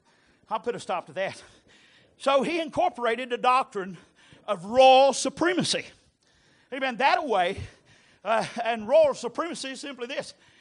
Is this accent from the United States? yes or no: no; Ireland; I'm from Ireland. My people were in Northern Ireland. All of us were in Northern Ireland. We were stuck up there in the dire iron cast of Catholicism.